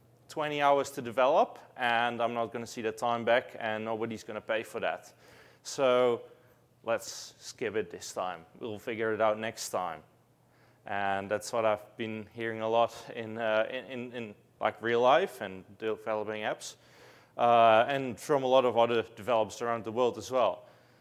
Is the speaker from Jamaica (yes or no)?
no; Netherlands; English is a second language; and I'm from the Netherlands. Came all the way here